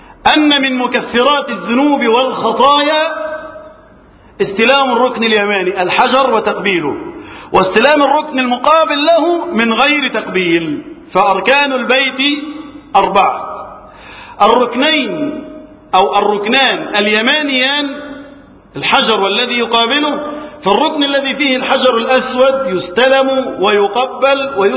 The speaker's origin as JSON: {"language": "Arabic", "country": "Egypt", "said": "اللهم احفظ بلدنا مصر وسائر بلاد المسلمين من الفتن"}